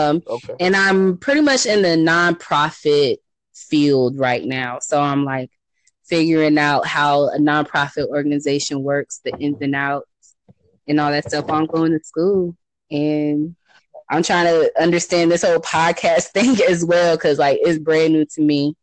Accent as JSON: {"language": "English", "region": "Ohio", "country": "United States", "tie": "born or raised there", "said": "I grew up in Ohio. They're like, well, Ohio don't talk country. I'm like, I'm literally like an hour away from Kentucky. So we talk country for real."}